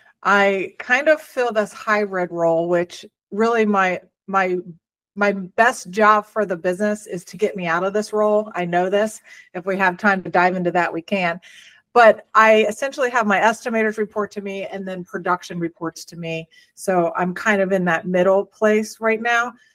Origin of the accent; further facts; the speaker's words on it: Columbus, Ohio, United States; We're from Columbus, Ohio, and we're huge Buckeye fans.